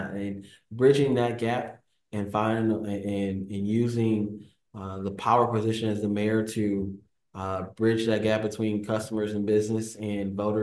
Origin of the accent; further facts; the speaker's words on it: Jefferson City, Missouri, United States; I didn't grow up in this culture. I grew up in the Jeff City culture, which is for all it's talked about, it's much more professional.